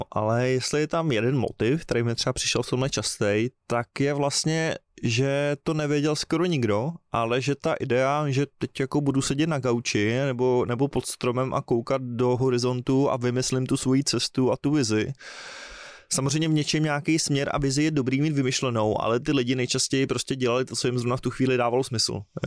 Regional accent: Bohemia, Czechia; born there; vlastně to, že jsem se narodil v Čechách, už je náhoda sama o sobě

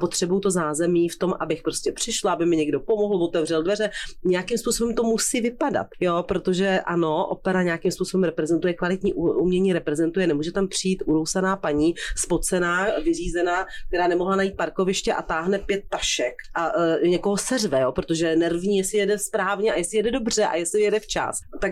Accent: Kroměříž, Zlín Region, Czechia; jak jsem se narodila v Kroměříži a vyrůstala jsem v úplně v obyčejné rodině

